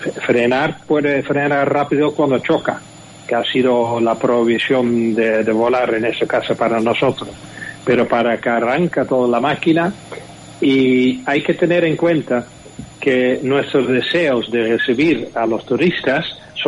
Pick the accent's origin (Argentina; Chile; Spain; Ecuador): Spain; Canary Islands; somos nosotros los canarios.